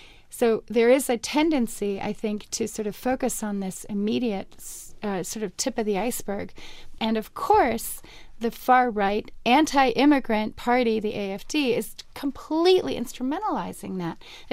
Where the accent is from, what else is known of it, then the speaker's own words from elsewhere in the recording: United States; I grew up in the States, and in the United States, you know, there's no discussion about the race problematic, right?